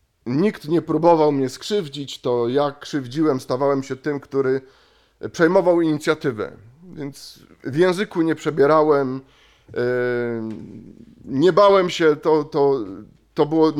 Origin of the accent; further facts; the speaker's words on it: Zabrze, Silesian Voivodeship, Poland; bo stamtąd pochodzę, z Zabrza, ze Śląska, tam mieszkałem, tam dorastałem